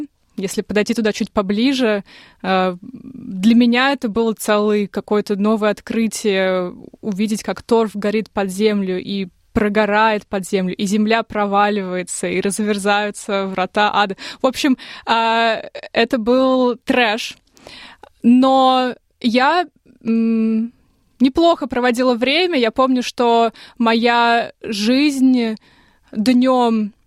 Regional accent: Nizhny Novgorod Oblast, Russia; Был такой год очень сильной жары в Нижегородской области, откуда я родом. Я в этот год закончила школу.

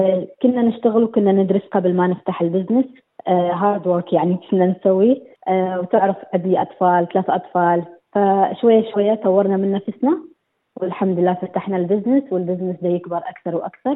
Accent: Iraq; moved away as an adult; now in Australia; من العراق، جاية سنة 2016 دخلت أستراليا.

